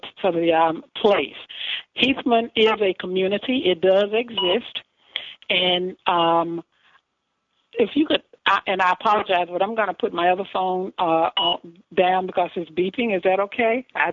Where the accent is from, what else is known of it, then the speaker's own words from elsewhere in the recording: Indianola, Mississippi, United States; I was born in Mississippi, as I said, And I was raised in a town called Indianola